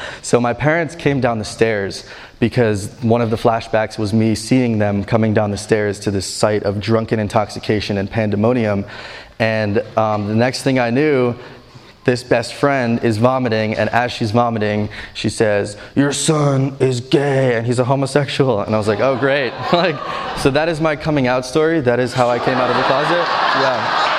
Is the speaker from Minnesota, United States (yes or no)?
no; New Jersey, United States; I grew up in New Jersey, and ever since I was a young kid, I was quite sensitive.